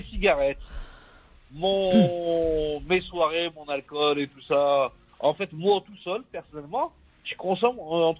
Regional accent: Lyon, Auvergne-Rhône-Alpes, France; also born or lived in Mostaganem, Algeria / Oran, Algeria; Et moi, je suis de Lyon, je suis de Mostaguerem, je suis d'Oran, donc bonne année à tout le monde.

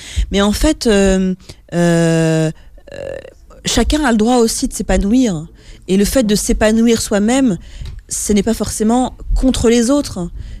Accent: Romorantin, Centre-Val de Loire, France; je dis que je viens de Romorantin et je parle de la Sologne, etc. Et donc, c'est une forme d'hommage aussi à l'endroit d'où je viens.

